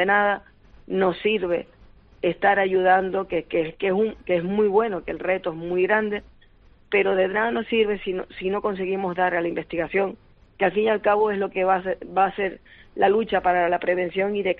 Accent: Canary Islands, Spain; y yo, mi tierra canaria

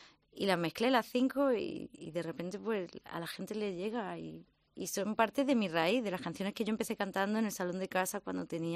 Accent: Linares, Andalusia, Spain; born there; Es que nací en Linares y veraneábamos en La Cruz, que estaba a un kilómetro.

